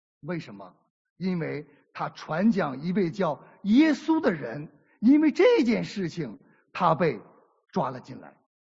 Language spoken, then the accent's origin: Chinese; China; 那我想这个中文的翻译对我们中国人来讲可能并不陌生啊